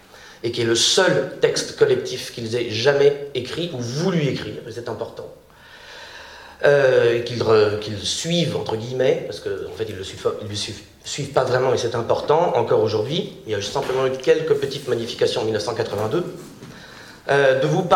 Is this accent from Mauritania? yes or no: no; Saint-Ouen, Île-de-France, France; Et donc là, ça tombait sur ma ville natale, Saint-Ouen.